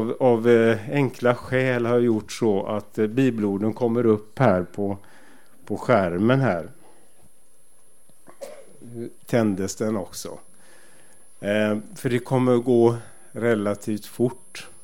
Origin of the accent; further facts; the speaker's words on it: Gothenburg, Västra Götaland County, Sweden; för mig som är född och uppvuxen i Göteborg